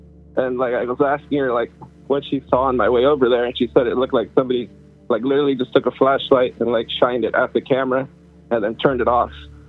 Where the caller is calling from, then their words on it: California, United States; calling from California.